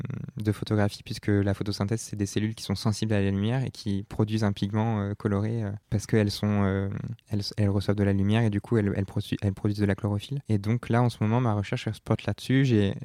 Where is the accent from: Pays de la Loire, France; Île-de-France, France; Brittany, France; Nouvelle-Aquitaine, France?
Nouvelle-Aquitaine, France; on a toujours habité à la campagne et donc au contact direct du vivant. Donc moi, quand j'étais petit, j'ai habité en Creuse notamment.